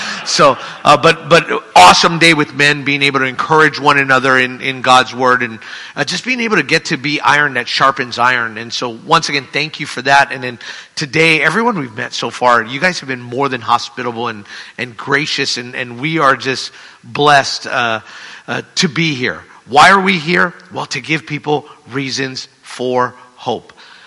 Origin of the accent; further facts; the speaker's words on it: Hawaii, United States; But I'm from Hawaii. Like was mentioned, lived there all my life. I'm 53. Until this past summer, June, that's where I resided.